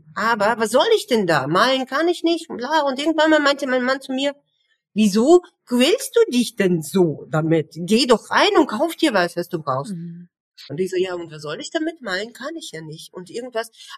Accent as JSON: {"language": "German", "country": "Russia", "second_language": "German", "moved": "yes", "lives_now": "Germany", "said": "Ich komme ja ursprünglich aus Russland und zu dem Zeitpunkt, als ich dieses Studium angefangen habe, ich war seit 4 Jahren oder so erst in Deutschland. Ich hatte gutes Deutsch eben mitgebracht, also gute Deutschkenntnisse, bei wahrscheinlich B2, C1, so um den Dreh."}